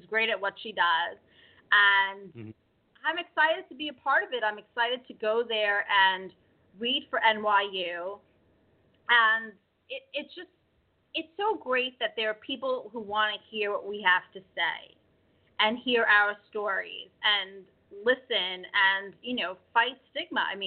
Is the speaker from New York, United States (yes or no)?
yes; New York, United States; You know, that's where I'm from. I'm a New Yorker, and you know, I'm a Southern transplant. No, I'm a Northern transplant in the South, and I'm excited to return to my, you know, hometown